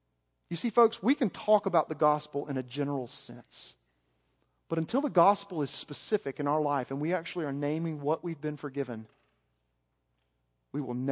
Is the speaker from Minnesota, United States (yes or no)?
no; Arkansas, United States; No one in my life has ever lived north of the Mason-Dixon line, so I'm so one of you. I know I'm from Arkansas.